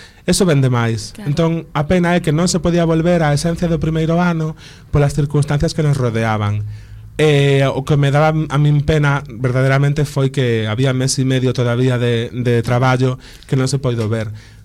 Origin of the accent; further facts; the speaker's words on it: Ares, Galicia, Spain; Pero en realidade, en Ares xa fun bastante coñecido de sempre. Xa non é mérito meu … son o fillo da que dirixe o coro da parroquia